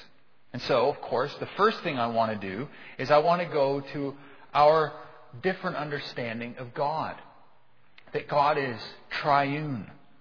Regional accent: Canada; this was the first time in my life growing up in Canada where I actually experienced what it would be like to be a minority.

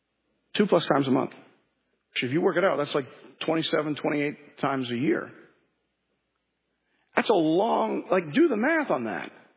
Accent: Canada; I'm always curious as a Canadian how similar Canadian demographics and church demographics are to American

